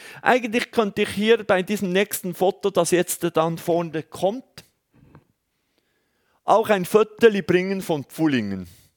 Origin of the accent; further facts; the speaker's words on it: Switzerland; Genau, das fällt mir. Als Schweizer.